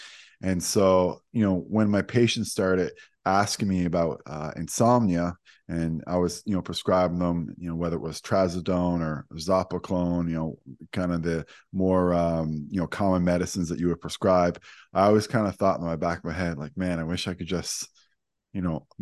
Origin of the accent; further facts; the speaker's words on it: St. John's, Newfoundland and Labrador, Canada; So I'm from St. John's, Newfoundland. So if you know where that is, awesome. A lot of people don't know where that is. So that's where I grew up, did my degree in nutrition there.